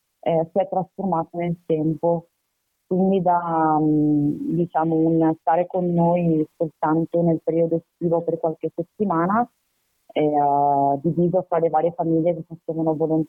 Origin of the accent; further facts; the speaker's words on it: Venice, Veneto, Italy; now in Florence, Italy; E abito in questo momento a Firenze, mi sono laureata a Roma anche se all'origine vengo da Venezia e proprio dalla realtà nella quale sono cresciuta